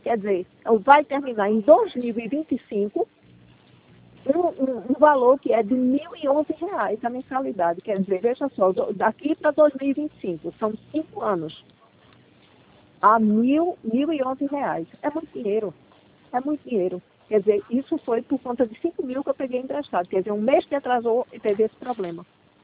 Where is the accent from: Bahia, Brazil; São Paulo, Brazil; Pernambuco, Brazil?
Pernambuco, Brazil; Igarassu; porque eu sou de Igarassu e tudo mais